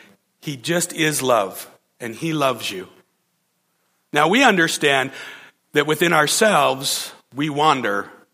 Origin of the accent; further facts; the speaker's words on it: Ontario, Canada; I'm from Ontario and I'm a Maple Leafs fan.